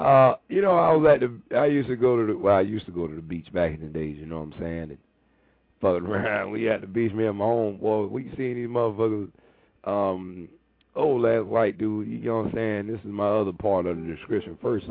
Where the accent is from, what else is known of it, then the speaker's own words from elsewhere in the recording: Florida, United States; because I'm from Florida, so this might not apply to most of y'all